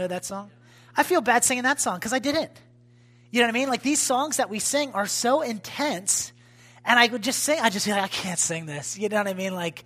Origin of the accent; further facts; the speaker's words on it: Mechanicsburg, Pennsylvania, United States; I'll just start about talking about where I came from. I'm from Mechanicsburg, Pennsylvania. Do you guys know where that's at? It's where Global Awakening is. It's in a valley.